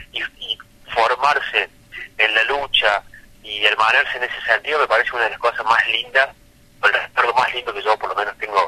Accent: Villa Allende, Córdoba, Argentina; yo en ese momento era vecino de Alberdi, enamorado de Alberdi, yo en realidad soy de Villa Allende, de Arguello, ahora estoy viviendo acá en la Sierra

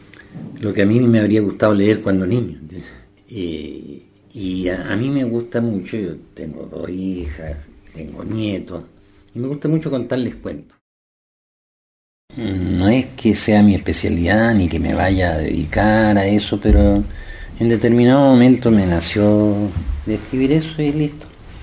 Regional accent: Temuco, Araucanía, Chile; yo soy de Temuco, pasé mi infancia, mi juventud ahí.

